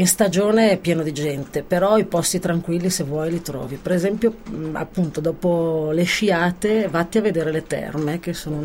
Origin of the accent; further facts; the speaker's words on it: Milan, Lombardy, Italy; also born or lived in Bormio; Sì, sono nata lì, poi sono cresciuta a Milano, però sono di Bormio, sì.